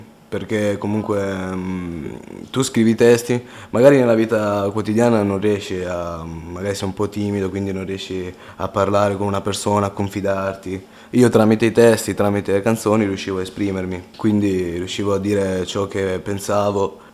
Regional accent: Sicily, Italy; perché io sono siciliano

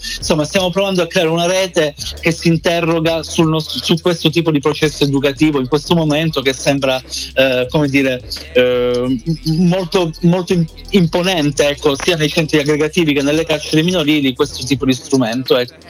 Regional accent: Calabria, Italy; Io sono calabrese

